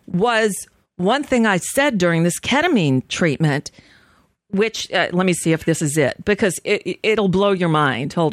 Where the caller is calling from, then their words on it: United States; Yes, hi. I'm calling from the United States.